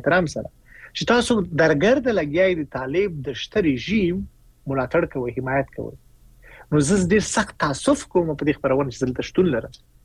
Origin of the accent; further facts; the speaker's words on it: Afghanistan; زه د افغانستان ژورنالیست یم.